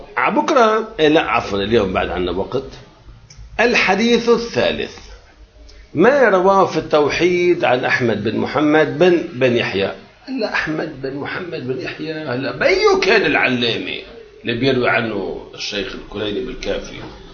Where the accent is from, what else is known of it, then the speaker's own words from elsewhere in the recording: Jibchit, Nabatieh Governorate, Lebanon; نحن جبشيت ربعهم شو بيقولوا نصابين